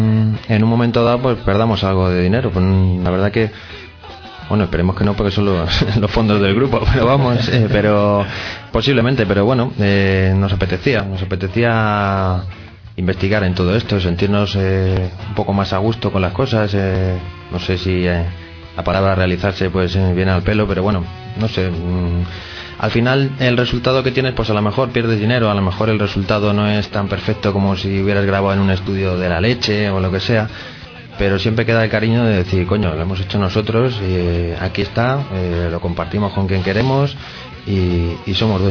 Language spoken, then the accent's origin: Spanish; Madrid, Community of Madrid, Spain; del barrio donde somos, de San Blas, pero bueno, somos más de Canillejas